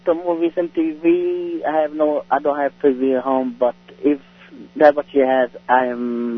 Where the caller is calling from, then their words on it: Brooklyn, New York, United States; I'm calling from Brooklyn.